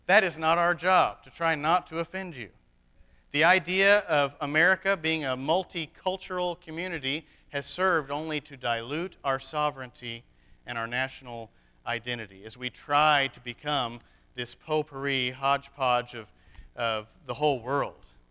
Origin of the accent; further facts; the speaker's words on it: New Mexico, United States; I grew up in New Mexico, and there's three or four of you in here who know the culture out there, too